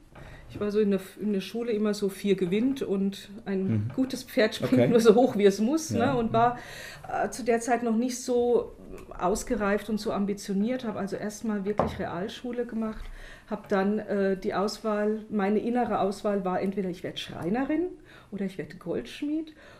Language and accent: German; Amorbach, Bavaria, Germany; now in Weiden, Germany; Ich komme aus Unterfranken, aus Amorbach, dem schönen Odenwald, wo alles so präsent ist.